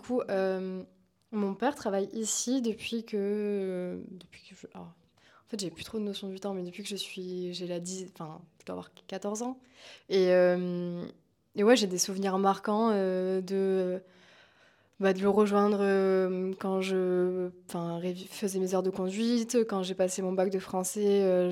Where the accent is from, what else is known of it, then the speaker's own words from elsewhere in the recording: Marseille, Provence-Alpes-Côte d'Azur, France; je pourrais jamais dire que je suis vraiment marseillaise, mais j'ai grandi à Marseille.